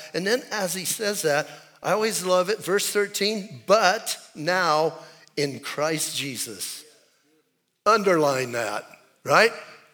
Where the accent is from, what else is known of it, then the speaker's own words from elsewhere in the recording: Bisbee, Arizona, United States; I'm from Bisbee, and Bisbee has a reputation.